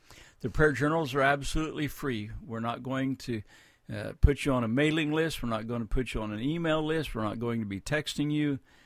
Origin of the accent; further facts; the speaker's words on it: Midwest, United States; You know, I grew up in the Midwest, and I was used to seeing farmers.